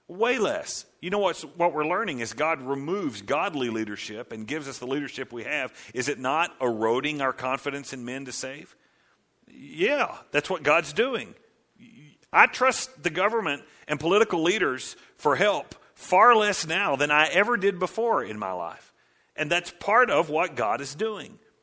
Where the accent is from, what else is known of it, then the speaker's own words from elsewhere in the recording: United States; you grow up as a kid in the United States of America, and we're from America